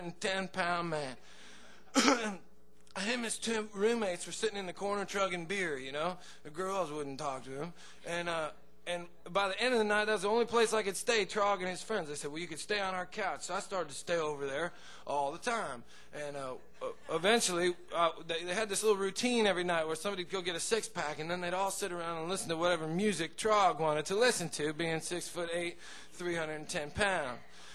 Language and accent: English; Portland, Oregon, United States; moved away; also born or lived in San Francisco / Austin; I come from Portland, Oregon. I've moved down to San Francisco to try to find something to do, and that didn't pan out, so I caught a ride with this guy, and he was going to Austin, Texas.